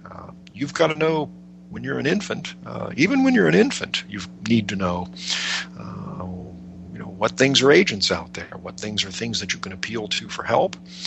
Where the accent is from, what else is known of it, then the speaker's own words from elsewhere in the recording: Chicago, Illinois, United States; now in Atlanta, United States; I mean, I grew up in the North, although I've lived in Atlanta now for 31 years, and I certainly remember cold winter mornings begging and pleading with my car to start in cold Chicago winter mornings.